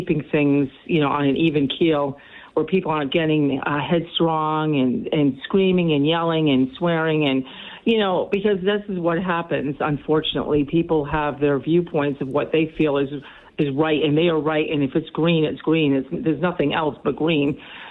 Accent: New Jersey, United States; born there; also born or lived in Connecticut / Illinois / Florida; now in New Bedford, United States; I was born in New Jersey. I've lived about 10 years in Connecticut. I've lived 6 years out west of Chicago. I've lived a little bit in Florida.

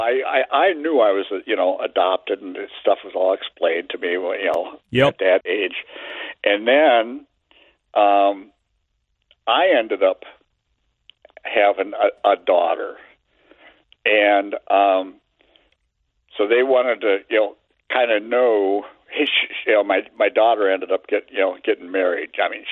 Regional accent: St. Paul, Minnesota, United States; born there; I was born in St. Paul. I live in Andover.

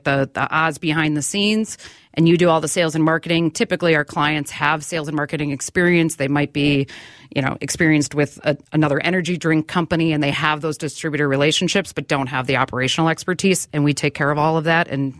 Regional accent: Milwaukee, Wisconsin, United States; I grew up in Milwaukee, but then moved up here for college. First job was in St. Paul, Minnesota.

